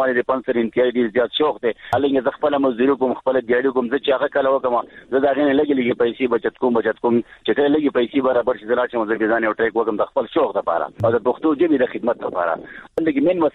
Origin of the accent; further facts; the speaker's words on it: Khyber Pakhtunkhwa, Pakistan; ما په دغه ګولکدا کې پیدا شي ما دغه ګولکدا کې لوښه